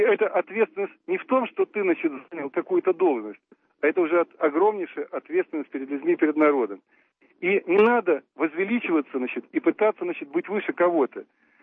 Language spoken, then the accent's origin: Russian; Belarus; мы белорусы